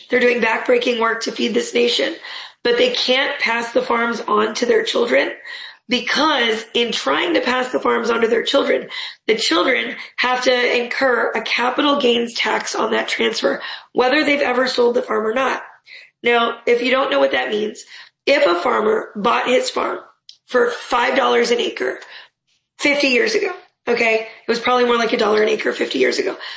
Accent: West Coast, United States; I'm from the West Coast, so it would have sounded strange to me a decade ago.

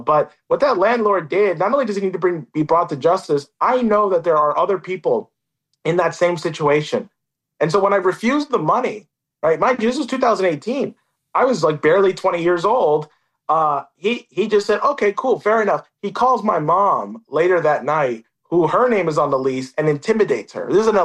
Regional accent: United States; We do this because we are American.

